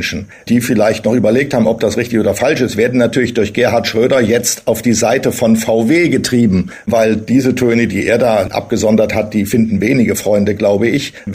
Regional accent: Thuringia, Germany; born there; Ich bin ja in Thüringen geboren und zwar 1951.

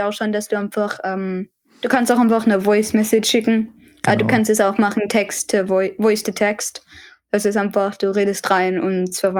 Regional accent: Karlsruhe, Baden-Württemberg, Germany; born there; Ich bin geboren in Karlsruhe, also und meine Mutter, mein Vater auch, aber die Mutter meines Vaters ist aus Berlin

